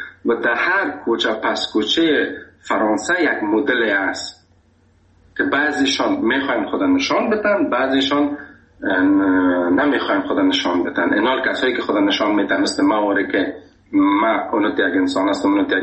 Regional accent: Afghanistan; گفتم از افغانستان.

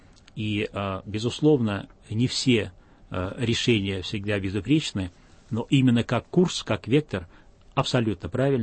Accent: Russia; Я горжусь, что я россиянин, что я живу в России.

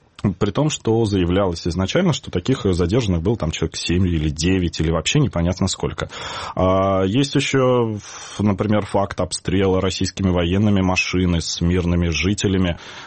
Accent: Kyiv, Ukraine; То есть я из Киева, а коллеги из Крыма.

